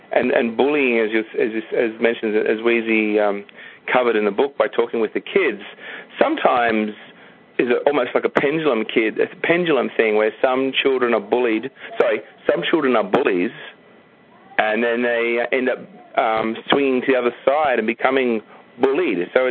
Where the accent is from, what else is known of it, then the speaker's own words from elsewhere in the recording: Australia; Growing up in Australia, it was just like, well, you know, it's none of my business.